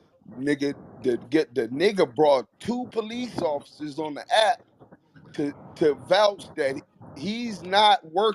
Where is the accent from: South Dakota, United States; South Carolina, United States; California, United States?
California, United States; Los Angeles; I'm from South Central LA.